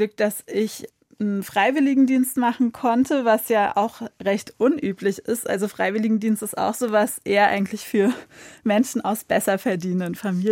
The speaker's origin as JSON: {"language": "German", "region": "Berlin", "country": "Germany", "tie": "born or raised there", "said": "Ich bin ja in Ost-Berlin geboren, aber dann in Kreuzberg zur Schule gegangen und in den Kinderladen und in so einem sehr alternativ linksgrünen Milieu aufgewachsen, recht klassengemischt."}